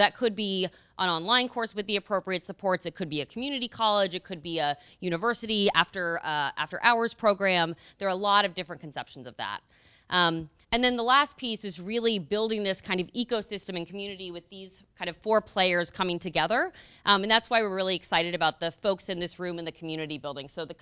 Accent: Atlanta, Georgia, United States; I grew up in Atlanta, I went to church

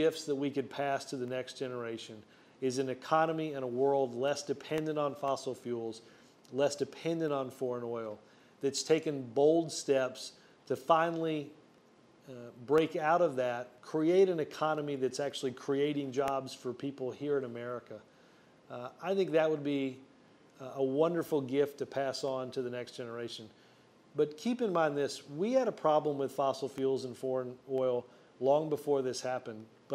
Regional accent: Alabama, United States; I was raised in Alabama.

